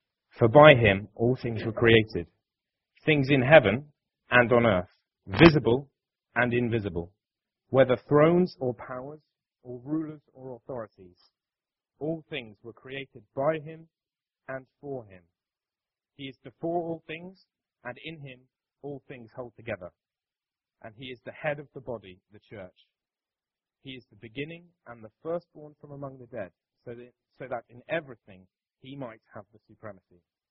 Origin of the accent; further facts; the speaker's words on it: Banbury, South East England, United Kingdom; I was born and raised in Banbury, probably one of the most central places in England. I've never lived really near the sea. The nearest water actually to me was a canal